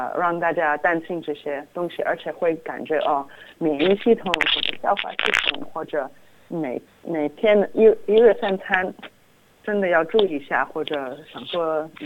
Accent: China; 为什么我们中国人就糖尿病啊

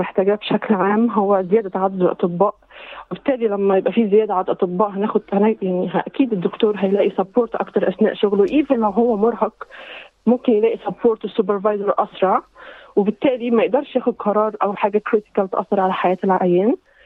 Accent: Egypt; moved away as an adult; now in Australia; فإحنا جينا بداية كهجرة من 3 سنين 2019. أنا حقيقي خبرتي في مصر يعني أنا مصرية

